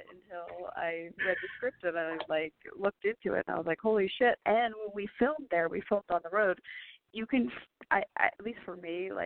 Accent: New Jersey, United States; No, I was like I guess I grew up like an hour away from there

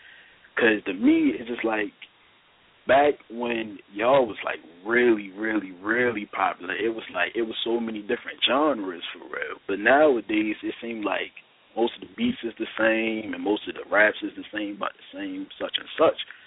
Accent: Baltimore, Maryland, United States; I'm from Baltimore.

